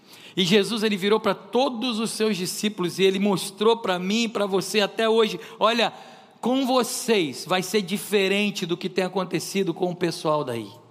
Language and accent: Portuguese; Brazil; ele percebeu que eu tinha um sotaque, eu era brasileiro.